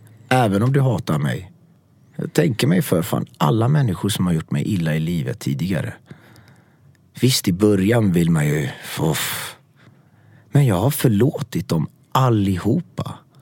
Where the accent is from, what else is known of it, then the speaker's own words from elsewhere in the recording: Frölunda, Västra Götaland County, Sweden; Och idag kramar jag dem med massa kärlek. Jag växte upp i Frölunda.